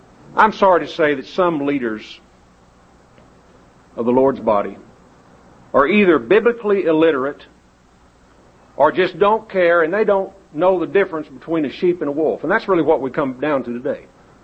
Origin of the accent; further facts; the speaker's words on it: New Mexico, United States; But you know, I also remember growing up in New Mexico